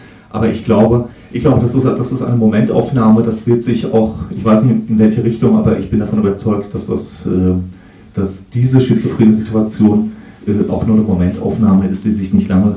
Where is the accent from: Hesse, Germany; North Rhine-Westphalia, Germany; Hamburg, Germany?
Hesse, Germany; Rüsselsheim; Es gab in Rüsselsheim, wo ich aufgewachsen bin, Ende der 80er Jahre